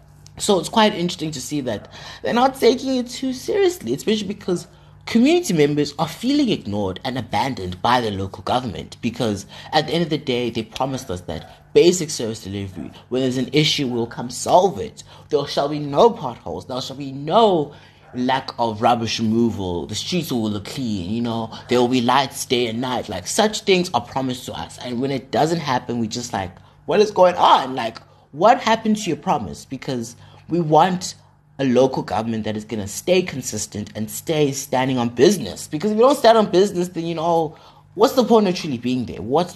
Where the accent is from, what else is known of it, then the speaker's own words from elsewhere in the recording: Ekurhuleni, Gauteng, South Africa; now in Port Elizabeth, South Africa; I come from Joburg, specifically the municipality of Ekurhuleni.